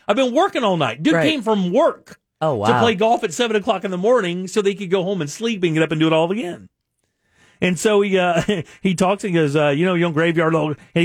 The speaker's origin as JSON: {"language": "English", "town": "Palatka", "region": "Florida", "country": "United States", "tie": "born or raised there", "said": "every March, I go back to my hometown, Palatka, Florida, just about 100 miles north of here."}